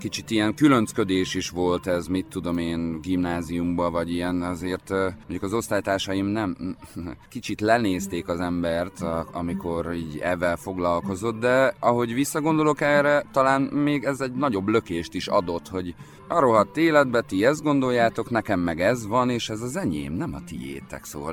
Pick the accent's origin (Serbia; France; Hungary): Serbia; Vojvodina; én Vajdaságban nőttem fel, apukám egy ilyen kultúrember volt ott, ahol laktunk.